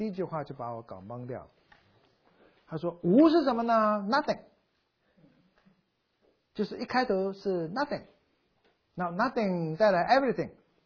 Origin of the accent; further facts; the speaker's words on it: China; 那我们中国人想象是雾里面，哎，出来一个仙女，你知道吗？